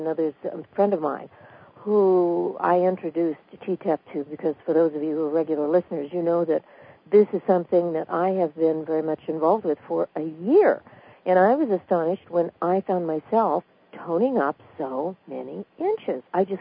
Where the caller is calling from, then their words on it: Pacific Northwest, United States; I'm calling in from the Pacific Northwest.